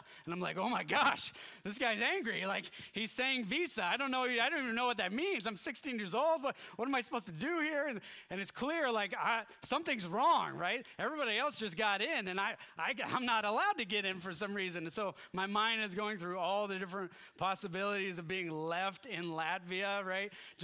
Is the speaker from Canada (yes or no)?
yes; Canada; And so being a Canadian, I needed to get a visa to get into the country